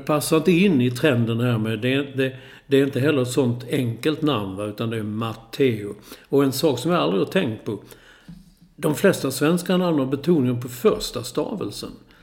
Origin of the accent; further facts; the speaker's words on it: Sweden; Det känner jag, det har jag svårt för som svensk.